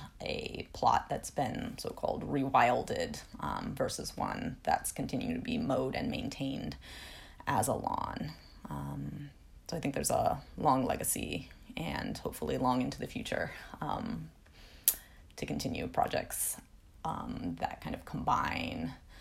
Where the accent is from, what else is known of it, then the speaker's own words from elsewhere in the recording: California, United States; I grew up in the Sierra Nevada with snowmelt streams.